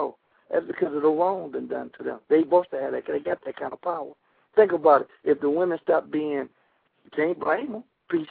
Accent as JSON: {"language": "English", "town": "Detroit", "region": "Michigan", "country": "United States", "said": "I mean, I'm from Detroit."}